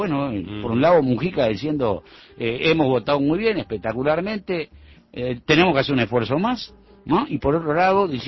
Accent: Uruguay

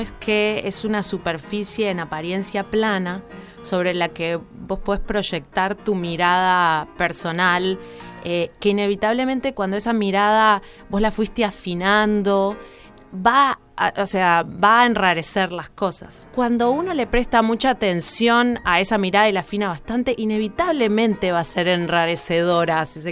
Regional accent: Uruguay; estas rarezas me son permitidas porque yo soy uruguaya

